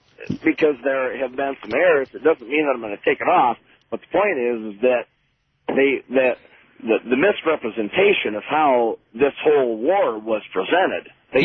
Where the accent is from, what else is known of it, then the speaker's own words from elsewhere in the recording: Michigan, United States; born there; I was born in Macomb Community Hospital.